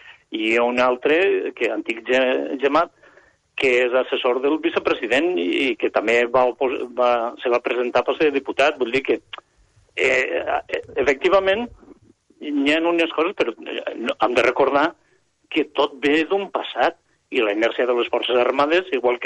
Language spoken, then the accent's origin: Catalan; Morella, Valencian Community, Spain; Mira, jo parlo català, soc català, no és que parla català, és que soc català no parlant. Jo soc morellà.